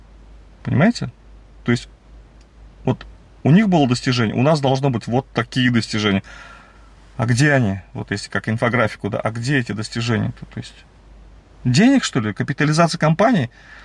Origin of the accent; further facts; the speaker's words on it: Kazan, Tatarstan, Russia; я все детство, хотя вроде в Казани жили, там жили, сям жили